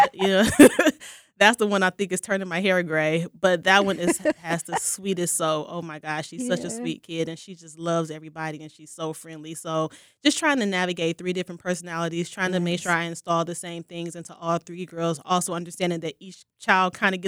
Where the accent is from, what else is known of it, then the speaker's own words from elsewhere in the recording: Milwaukee, Wisconsin, United States; also born or lived in Chicago; So I was originally born in Chicago. I moved here when I was probably about four, but I'm pretty much from Milwaukee.